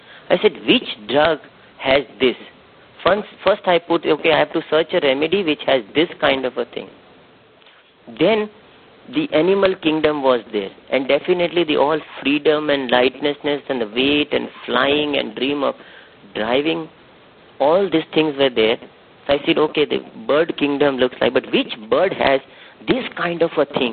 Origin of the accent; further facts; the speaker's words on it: India; I'm an Indian staying there, so anybody can come and take my passport.